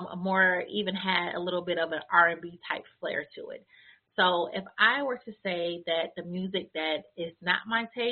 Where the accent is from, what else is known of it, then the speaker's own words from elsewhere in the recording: United States; I am from the United States.